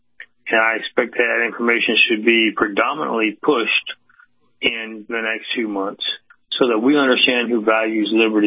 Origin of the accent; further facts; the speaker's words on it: Mexico; I grew up in Mexico, son of a missionary.